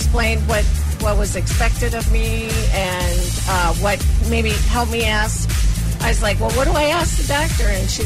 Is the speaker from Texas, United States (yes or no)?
no; Bloomington, Minnesota, United States; I'm from Bloomington, Minnesota.